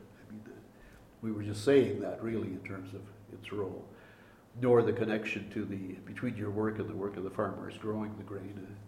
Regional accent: Manitoba, Canada; No, I come from Manitoba

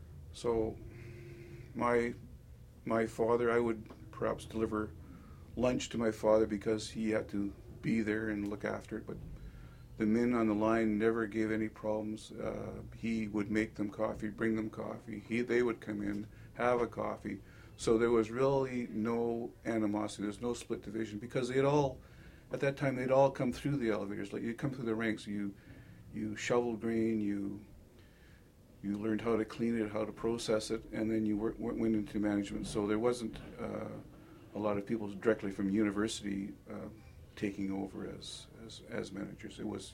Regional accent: Thunder Bay, Ontario, Canada; Born and raised in Thunder Bay, yeah.

